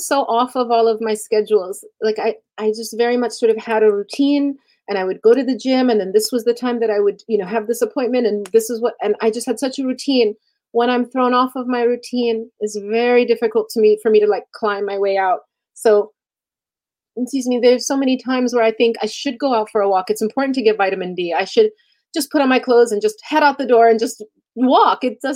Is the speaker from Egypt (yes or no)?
yes; Alexandria, Alexandria Governorate, Egypt; Alexandria.